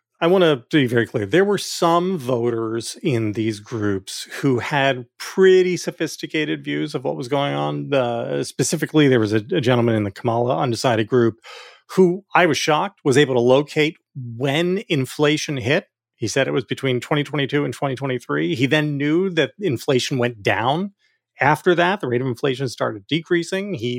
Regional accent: New Jersey, United States; I grew up in Burlington County.

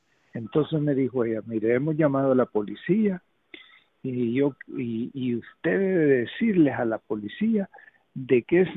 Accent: El Salvador; me la llevé para mi país. Yo soy de El Salvador.

